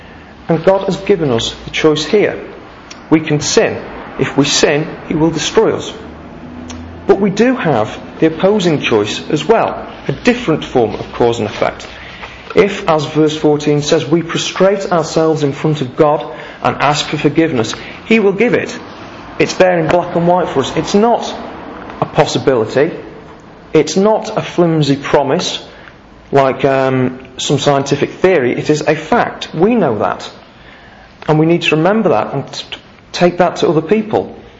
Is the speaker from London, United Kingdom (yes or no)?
no; Crewe, North West England, United Kingdom; my hometown of Crewe